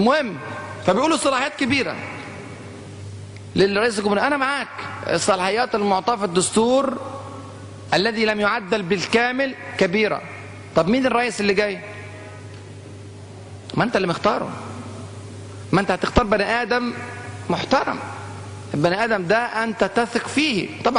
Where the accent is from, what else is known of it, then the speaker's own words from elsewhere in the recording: Egypt; عندنا في مصر